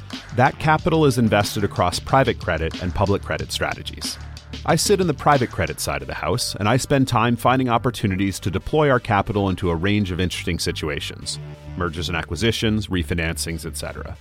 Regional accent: North Carolina, United States; I grew up in North Carolina. I'm a huge ACC Hoops fan.

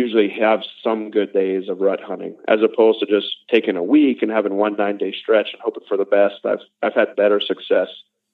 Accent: Louisiana, United States; I mean, I grew up in Louisiana hunting public land, not managed land

